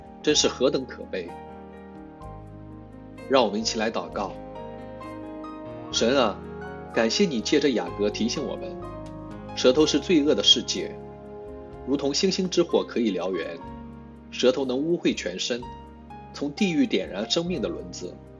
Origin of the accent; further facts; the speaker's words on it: China; 我从小在长江边上长大